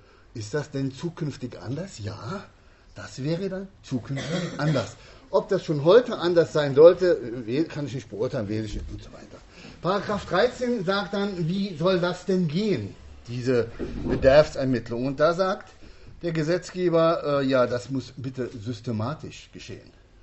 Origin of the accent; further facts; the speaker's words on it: Rhineland-Palatinate, Germany; Da können Sie die Burg Manderscheid in der Eifel sehen, unten die Mosel. Das ist die Gegend, wo ich herkomme.